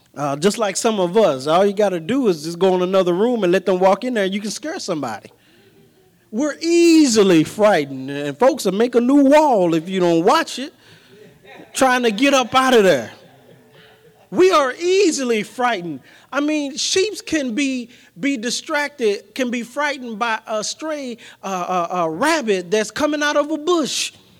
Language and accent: English; East St. Louis, Illinois, United States; Born and raised in East St. Louis and a little bit of Centerville in me.